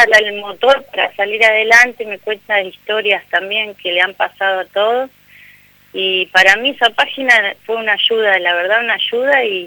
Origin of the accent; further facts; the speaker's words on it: Gálvez, Santa Fe, Argentina; now in Rosario, Argentina; Yo soy de Galvez, pero hace un montón vivo acá en Rosario.